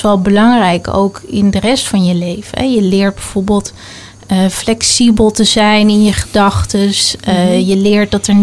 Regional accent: Gouda, South Holland, Netherlands; born there; Nou, ik ben geboren in Gouda, in Nederland.

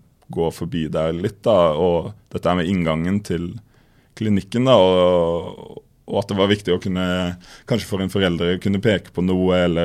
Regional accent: Lillesand, Agder, Norway; og så hadde jeg et slags sånn sommeratelier I min hjemby, som jeg brukte mye også.

